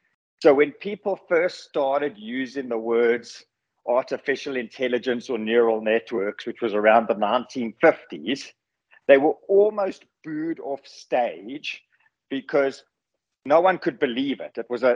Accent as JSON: {"language": "English", "country": "South Africa", "moved": "yes", "lives_now": "United States", "said": "I live in America now, but I'm obviously ex-South African, as you can hear from my accent."}